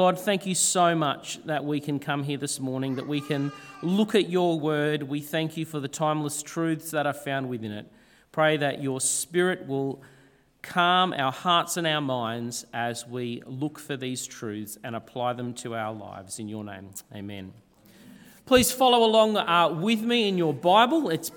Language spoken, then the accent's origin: English; Ulverston, North West England, United Kingdom; My wife Katie is still up north. We're from Ulverston, and so we came down.